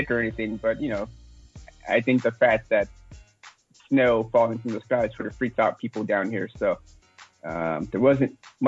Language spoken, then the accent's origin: English; California, United States; I come from California. I come from a pretty liberal state for marijuana, but I feel like it's taking over.